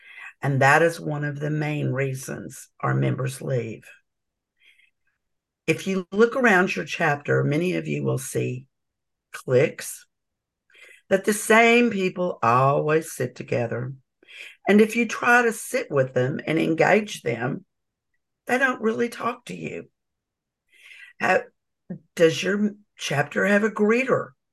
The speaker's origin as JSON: {"language": "English", "region": "Texas", "country": "United States", "said": "I'm from Texas, and I am the other Southwest region rep for this committee."}